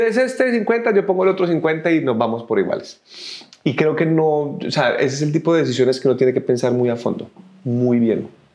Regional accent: Bucaramanga, Santander, Colombia; also born or lived in Mexico; yo soy de Bucaramanga, pero yo ya vivía en México.

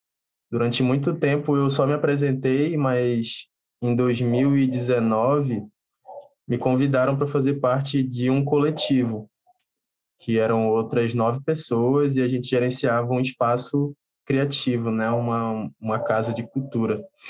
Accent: Manaus, Amazonas, Brazil; Sou aqui de Manaus, no Amazonas.

